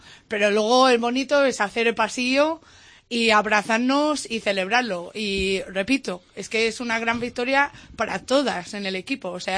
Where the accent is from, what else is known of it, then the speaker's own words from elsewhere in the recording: Wales, United Kingdom; also born or lived in Scotland; O sea, soy escocesa, pero me he criado en Gales.